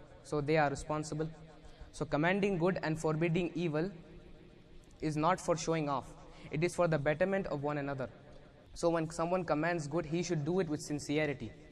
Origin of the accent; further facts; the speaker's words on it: Nebraska, United States; I am 14 years old and I am from Nebraska.